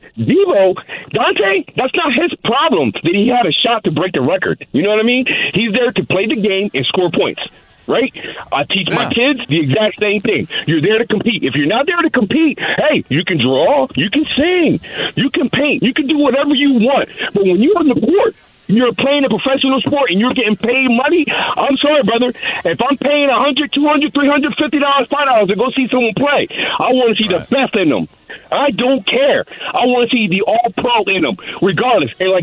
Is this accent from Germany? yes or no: no; Puerto Rico; moved away; I came here from Puerto Rico in 1981, right?